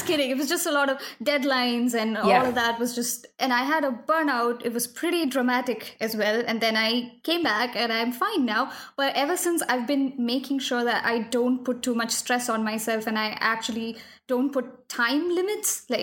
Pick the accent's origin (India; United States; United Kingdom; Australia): India; Kerala; because I was raised in the tropics and I was raised in Kerala where it's warm.